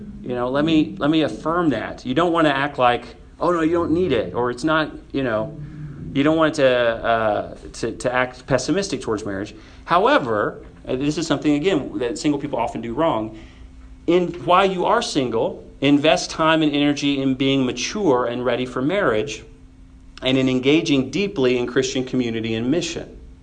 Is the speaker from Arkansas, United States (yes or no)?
yes; Arkansas, United States; I grew up in Arkansas where, you know, everybody marries their cousin at 17.